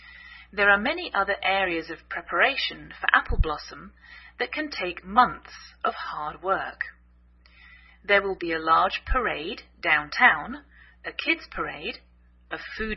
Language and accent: English; England, United Kingdom; now in United States